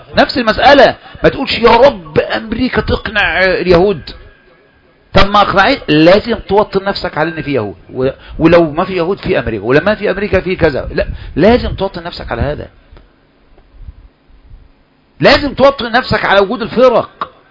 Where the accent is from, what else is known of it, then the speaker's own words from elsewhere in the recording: Egypt; انا كمصري